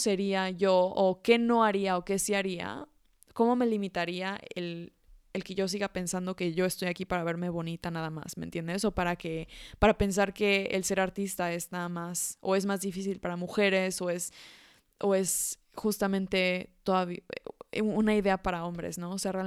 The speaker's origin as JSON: {"language": "Spanish", "region": "Mexico City", "country": "Mexico", "tie": "born or raised there", "said": "Yo cuando tenía 5 años y yo nací en Ciudad de México, entonces en ese momento vivía en Ciudad de México"}